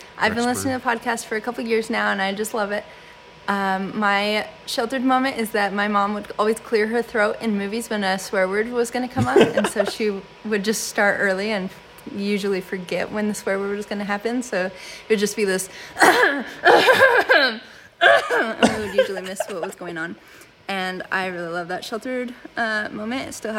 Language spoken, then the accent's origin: English; Utah, United States; now in Idaho, United States; grew up in Utah. Now I'm living in Idaho.